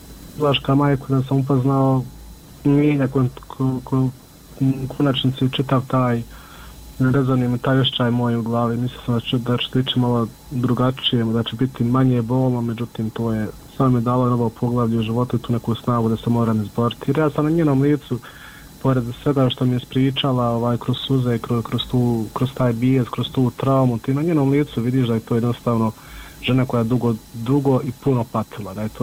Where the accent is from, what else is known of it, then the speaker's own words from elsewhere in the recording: Miljevina, Republika Srpska, Bosnia & Herzegovina; mi smo svi gore iz Miljevine